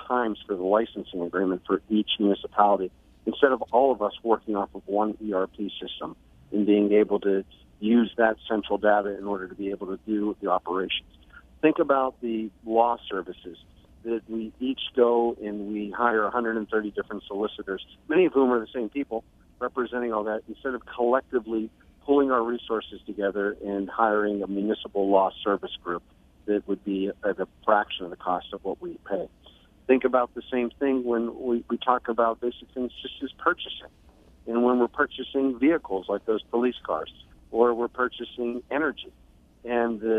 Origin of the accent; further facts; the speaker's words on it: Scott Township, Pennsylvania, United States; I grew up in Scott Township on the border of Carnegie. It was my backyard, and my street ended out down at Green Tree.